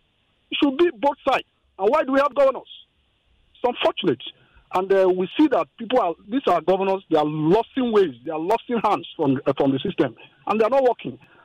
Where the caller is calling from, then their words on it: Ikeja, Lagos, Nigeria; I'm calling from Ikeja.